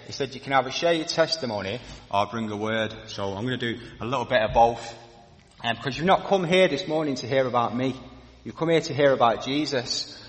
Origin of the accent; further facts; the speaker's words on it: Blackpool, North West England, United Kingdom; Myself, I come from, I grew up in Blackpool and it's in Manchester.